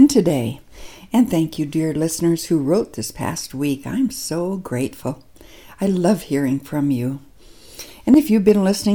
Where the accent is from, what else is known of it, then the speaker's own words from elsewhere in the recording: South Dakota, United States; growing up in South Dakota, I loved the dramatic thunderstorms we had, with lightning bolts and huge sheets of rain that would blanket the dry soil.